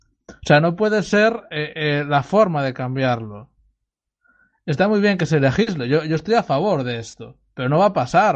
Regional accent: Spain; somos españoles

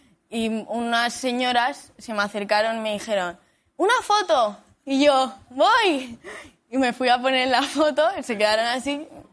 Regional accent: Madrid, Community of Madrid, Spain; soy de Madrid.

